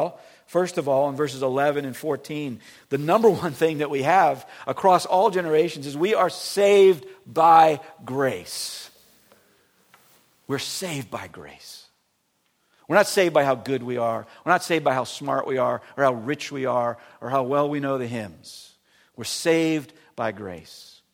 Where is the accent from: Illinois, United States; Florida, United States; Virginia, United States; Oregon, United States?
Florida, United States; now in St. Louis, United States; I'm not from St. Louis, I'm from Florida, but you move to St. Louis